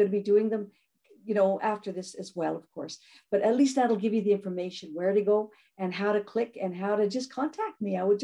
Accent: Canada; I'm from Canada, so it's .ca

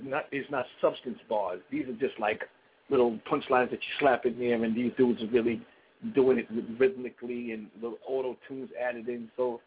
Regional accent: Queens, New York, United States; I even got a dude from my hometown, what's his name, big dude, with the big beard, he's from Queens

